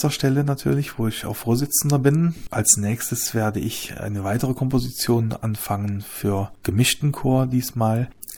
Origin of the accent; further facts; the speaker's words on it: Eynatten, Wallonia, Belgium; weil ich seit Jugendlicher bereits Chormusik gemacht habe und immer mal was für mein Heimatdorf Einatten schreiben wollte.